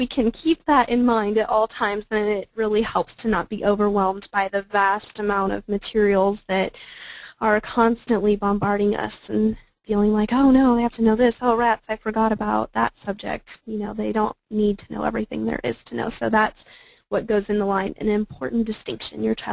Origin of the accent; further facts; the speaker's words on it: South Dakota, United States; born there; also born or lived in Germany; now in Kansas, United States; I am a military brat. I didn't move nearly as much as a lot of people did. I was born in South Dakota and then lived in Germany and then here in Kansas.